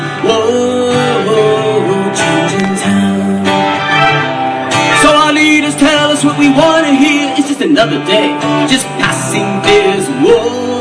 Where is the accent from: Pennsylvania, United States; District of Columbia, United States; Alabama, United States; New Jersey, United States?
District of Columbia, United States; Washington; from Washington, D.C.